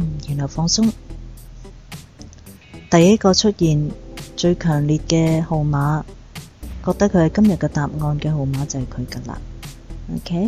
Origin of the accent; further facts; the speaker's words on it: Hong Kong; 因为其实咧，我哋香港人做嘢咧，个心态咧就是都扯到几尽噶